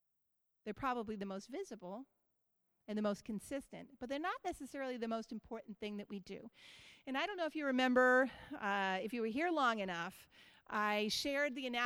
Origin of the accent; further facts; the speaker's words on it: New England, United States; And you know what? I grew up in New England. It makes no sense.